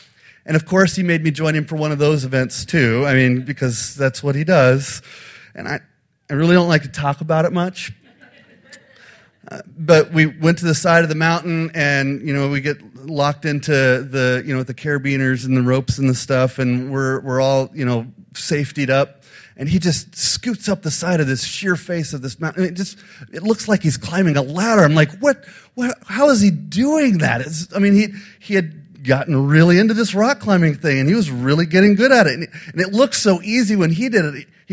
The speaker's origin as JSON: {"language": "English", "region": "Midwest", "country": "United States", "said": "We're from the Midwest. We don't surf."}